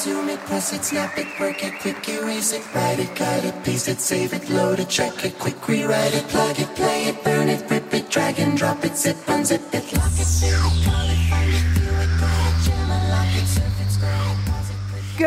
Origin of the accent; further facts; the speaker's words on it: United Kingdom; accent: British; now in United States; I should explain my accent. That is a British accent. I don't want any misunderstanding. I am not Australian. And I live in Washington State.